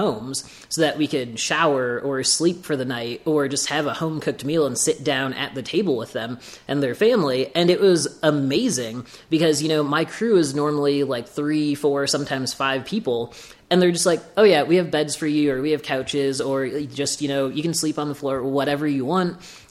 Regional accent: Ottawa, Illinois, United States; Because, like, my hometown of Ottawa, Illinois is about 18,000 to 19,000 people.

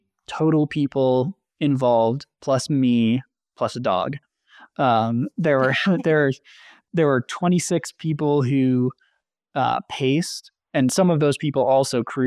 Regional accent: Maine, United States; And so I love the Northeast. I'm from Maine. I have spent a lot of time in the Whites in Vermont.

